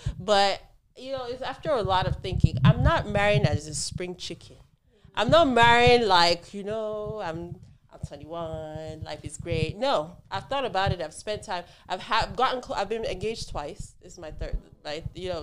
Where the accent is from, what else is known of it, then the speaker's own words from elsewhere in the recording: Delta, Nigeria; I'm from a very patriarchal culture. I'm from a very small tribe in Nigeria. I'm Urhobo. So I'm from Delta State.